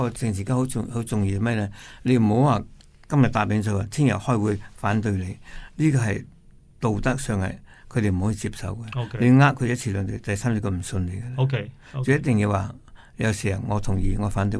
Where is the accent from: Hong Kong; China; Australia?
Australia; 每件事看这个议案对我哋澳洲人民对新州人民对中国人民有咩关系而决定咯？